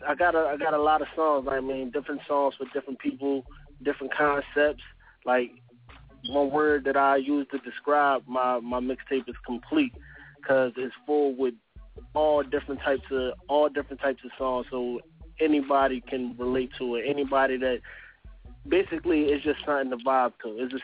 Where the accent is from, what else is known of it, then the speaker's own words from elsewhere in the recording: Philadelphia, Pennsylvania, United States; Well, as you know … I'm from Philadelphia.